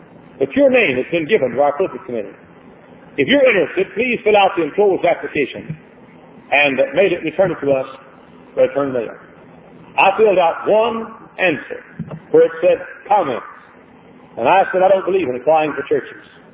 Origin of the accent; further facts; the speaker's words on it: Texas, United States; You see, I was born in Texas. I was reared in Texas. I pastored four churches in Texas.